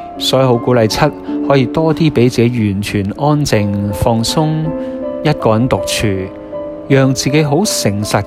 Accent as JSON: {"language": "Cantonese", "country": "Hong Kong", "said": "因为我哋香港人真系太紧张、太大压力。"}